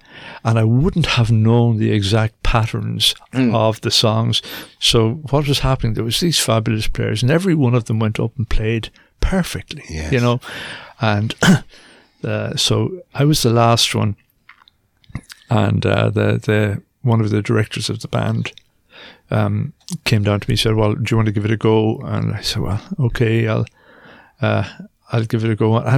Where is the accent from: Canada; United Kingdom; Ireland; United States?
Ireland; Munster; I was living down the country. I'm from South Tipperary